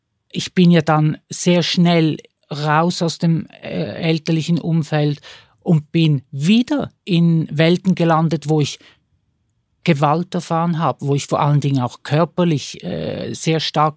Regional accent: Switzerland; born or raised there

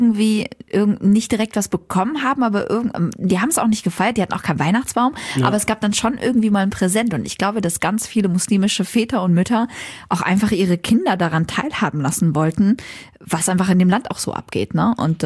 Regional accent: Syria; Wir betrachten uns einfach als Syrer, als Araber.

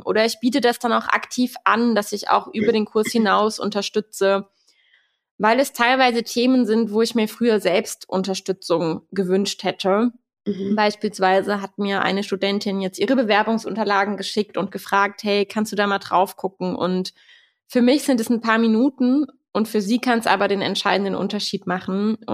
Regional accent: Saarland, Germany; Aus dem Saarland.

